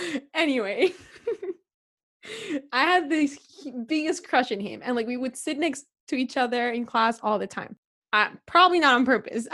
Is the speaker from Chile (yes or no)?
yes; Chile; oh, I'm from Chile.